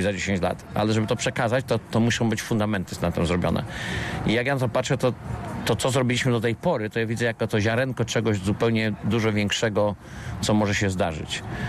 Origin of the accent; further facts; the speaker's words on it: Piotrków Trybunalski, Łódź Voivodeship, Poland; moved away; z Polski wyjechałem w 87 roku. Ja się urodziłem w ogóle w Piotrkowie, tam się wychowałem.